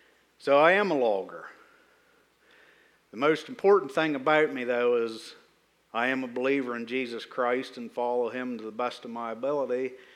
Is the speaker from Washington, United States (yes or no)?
no; Pennsylvania, United States; I come from Huntington County, the southern end of Huntington County, Orbazonia, Mapleton area, and I'm in a valley between Saltella and Mapleton called Hares Valley, and it's a very rural area. So this is a big city to me.